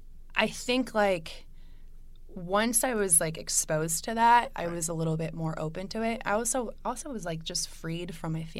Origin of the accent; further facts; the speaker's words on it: California, United States; I grew up also in California, but in a really, really religious family, Hispanic family.